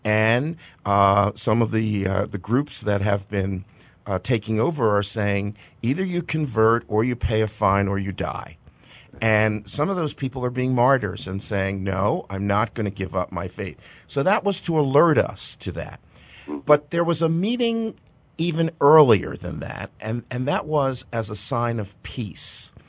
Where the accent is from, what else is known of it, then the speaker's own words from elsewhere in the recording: New Jersey, United States; I grew up in New Jersey, and at my confirmation, I was also given a tap on the cheek